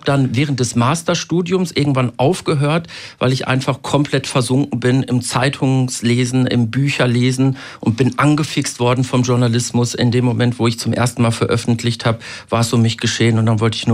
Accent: North Rhine-Westphalia, Germany; ich wurde gelesen als der Kanake, bin aufgewachsen und geboren worden im Ruhrgebiet mit vielen Muslimen, mit vielen Leuten aus der Türkei, aus dem Iran, aus arabischen Ländern.

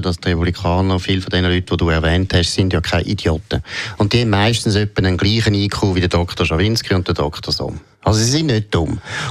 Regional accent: Switzerland; Ich bin Schweizer

